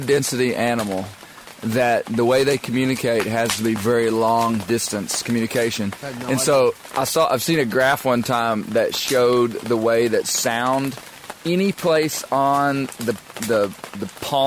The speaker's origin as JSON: {"language": "English", "region": "Arkansas", "country": "United States", "said": "okay, I'm stretching the truth. I'm from Arkansas."}